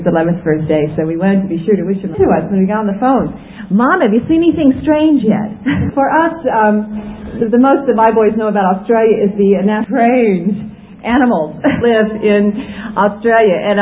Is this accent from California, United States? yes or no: no; Colorado, United States; We come from Colorado, a state where it's snowing right now, and what an adjustment.